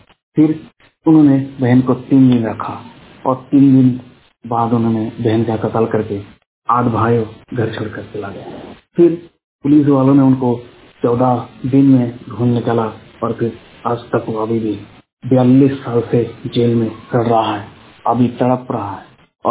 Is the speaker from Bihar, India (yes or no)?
no; West Bengal, India; और मैं वेस्ट बंगाल का रहने वाला हूँ।